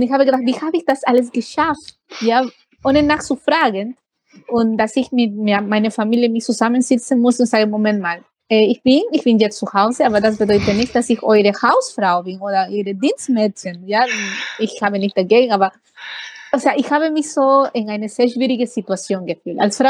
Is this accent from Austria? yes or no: no; Peru; Das ist die nationale Tanz meiner Heimat, die heißt Marinera. Und mittlerweile tanze ich das professionell. Und ich habe mich auch gekümmert, mich so richtig zu organisieren, dass ich Tanzlehrer direkt aus Peru via Zoom hatte.